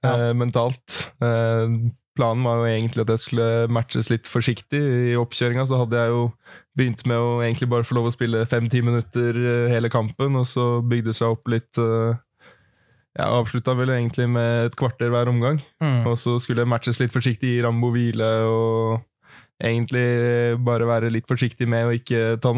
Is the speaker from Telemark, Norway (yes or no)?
yes; Skien, Telemark, Norway; egentlig hele ungdomstida og frem til jeg var 18 i barndomsklubben Hercules hjemme i Skien.